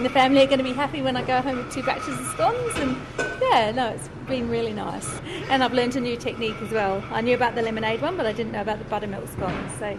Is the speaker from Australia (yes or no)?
yes; Alice Springs, Northern Territory, Australia; I'm from Alice Springs.